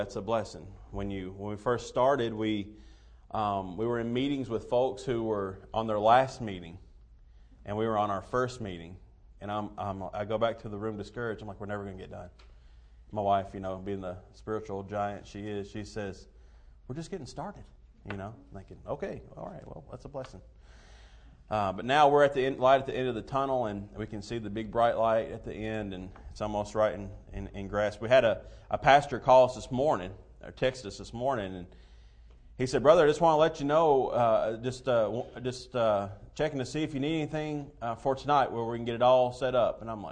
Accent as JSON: {"language": "English", "country": "United States", "accent": "hillbilly", "said": "them that I have an Italian last name with a hillbilly accent."}